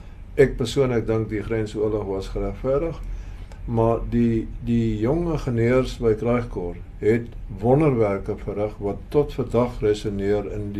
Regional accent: Paarl, Western Cape, South Africa; Ek het hier in die Parel groot geword

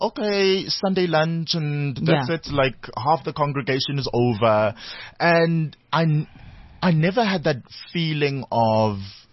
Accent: Durban, KwaZulu-Natal, South Africa; So we grew up calling my father tata, even though growing up in Durban

